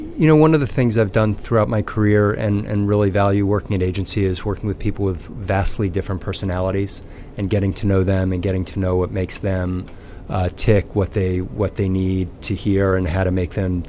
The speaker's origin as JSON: {"language": "English", "town": "Nashville", "region": "Tennessee", "country": "United States", "tie": "born or raised there", "also_born_or_lived": "Westchester County, New York", "said": "When I was five, we moved to Nashville. Okay. Tennessee."}